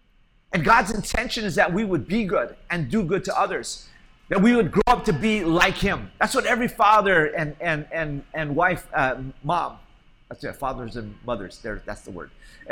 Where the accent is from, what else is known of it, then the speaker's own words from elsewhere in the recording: Hawaii, United States; we have another mission team coming in from my home state, from Hawaii.